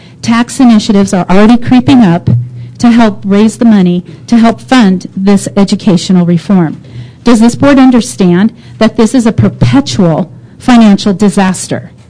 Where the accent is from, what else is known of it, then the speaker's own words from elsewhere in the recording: Colorado, United States; I am from Pueblo County.